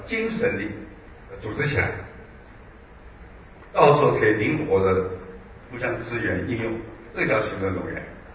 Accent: Taiwan; 明明是大陆要武力攻击我们，怎么不和平是我们台湾人的错呢？

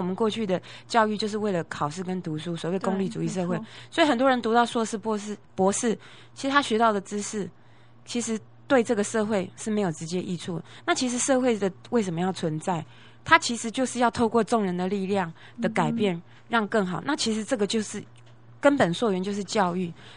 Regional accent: Taiwan; 然后我又从小在眷村长大

